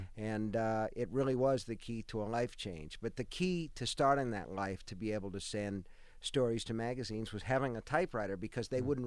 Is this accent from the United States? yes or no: yes; Stratford, Connecticut, United States; We grew up in Stratford, Connecticut